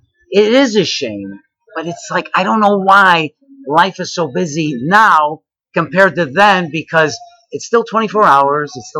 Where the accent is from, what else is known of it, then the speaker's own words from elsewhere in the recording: Chicago, Illinois, United States; I'm 53, and growing up in Chicago